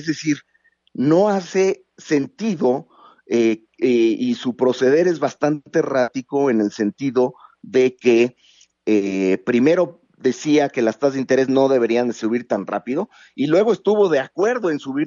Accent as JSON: {"language": "Spanish", "country": "Mexico", "said": "quien lo pagamos somos todos los mexicanos."}